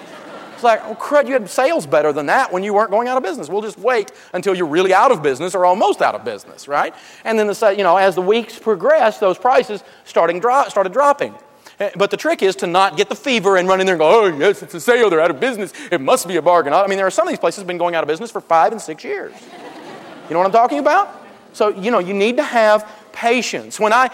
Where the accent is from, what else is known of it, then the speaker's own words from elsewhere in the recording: Tennessee, United States; To me, I'm from Tennessee. I'm a Tennessee boy, got a little hillbilly in me.